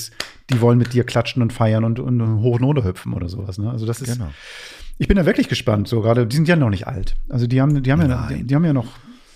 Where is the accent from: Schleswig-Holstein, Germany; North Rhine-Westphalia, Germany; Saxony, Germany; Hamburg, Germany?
Hamburg, Germany; als Hamburger